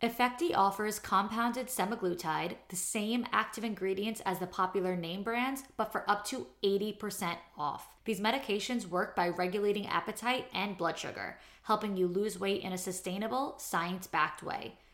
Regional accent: New York, United States; Now, of course, she is a lovely Southern darling and I am from New York.

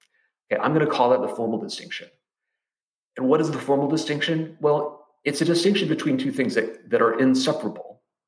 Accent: Memphis, Tennessee, United States; accent: Southern; I am from Memphis, by the way. That's not an affectation. I realize my accent is all off, but I'm entitled to y'all.

